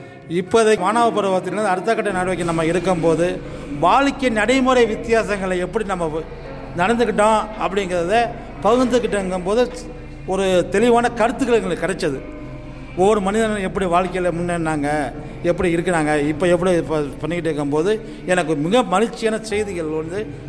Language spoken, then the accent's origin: Tamil; Vadakadu, Tamil Nadu, India; நான் சொந்த ஊர் வந்து வடகாடு.